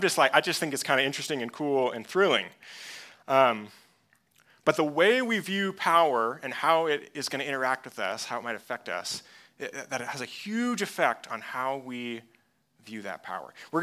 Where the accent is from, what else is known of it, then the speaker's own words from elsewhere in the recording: Midwest, United States; I grew up in the Midwest. I say it all the time. I grew up in the Midwest, so thunderstorms are like one of my favorite things.